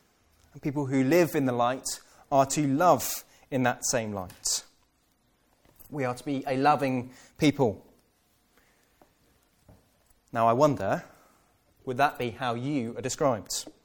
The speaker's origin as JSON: {"language": "English", "country": "United Kingdom", "said": "We don't call it hatred because we're British."}